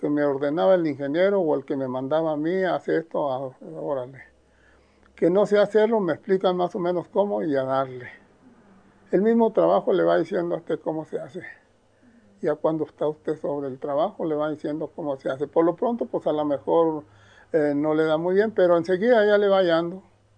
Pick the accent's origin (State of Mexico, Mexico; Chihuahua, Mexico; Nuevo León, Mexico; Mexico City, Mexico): Chihuahua, Mexico; Parral; also born or lived in La Mier, Durango, Mexico; Mis padres andaban de un rancho a otro. Salimos de La Mier, Durango, aquí al estado de Chihuahua. Y aquí como quien dice, me crié en Parral, Santa Bárbara, El Oro.